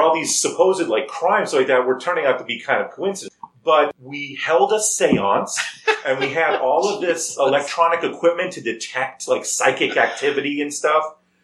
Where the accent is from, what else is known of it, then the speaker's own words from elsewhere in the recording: Yuma, Arizona, United States; We had investigated strange lights out in the foothills where I grew up in Yuma, Arizona.